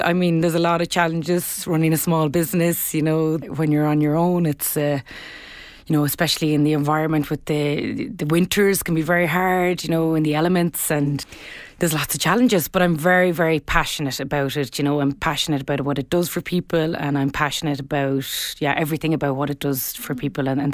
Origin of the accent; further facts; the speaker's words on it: Ireland; And I think historically as Irish people, we're very community driven people and we've grown up with community.